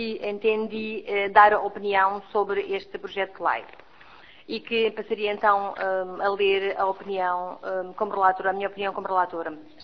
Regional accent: Beja, Portugal; como sou de Beja e conheço a realidade

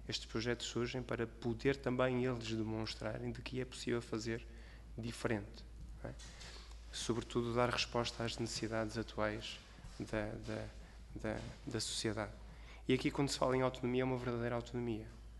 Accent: Porto, Portugal; Eu venho do Porto, somos vizinhos.

